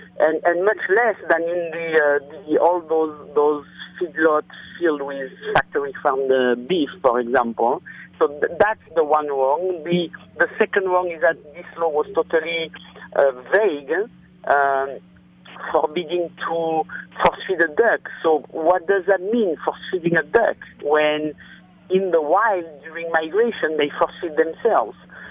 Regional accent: France; English is a second language; I was born in France and I'm French.

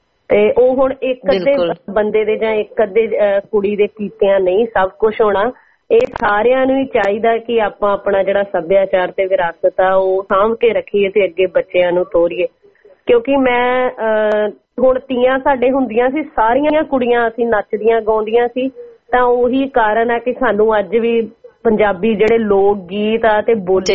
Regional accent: Punjab, India; ਸਾਡੇ ਪਿੰਡ ਚ ਨਾ ਵੀ ਮਾਝੇ ਏਰੀਏ ਦੇ ਵੈਸੇ ਵੀ ਲੋਕ ਮਿੱਠਾ ਖਾਣਾ ਬਹੁਤ ਪਸੰਦ ਕਰਦੇ ਆ

